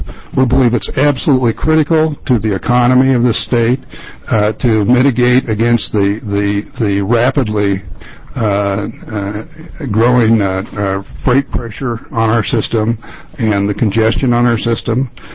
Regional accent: Medford, Oregon, United States; I'm from Medford, Oregon.

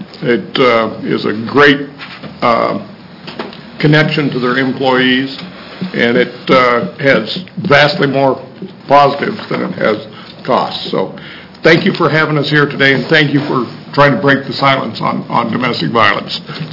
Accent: Welches, Oregon, United States; from Welch's, Oregon.

